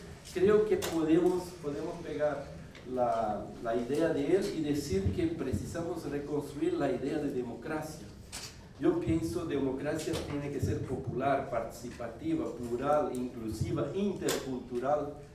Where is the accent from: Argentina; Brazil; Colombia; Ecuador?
Brazil; vengo de Brasil y estoy acá en el Foro Social Mundial